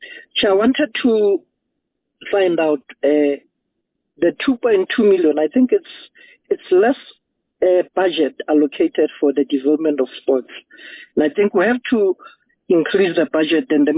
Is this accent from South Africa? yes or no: yes; Soweto, Gauteng, South Africa; I'm from Soweto, I'll speak about Soweto.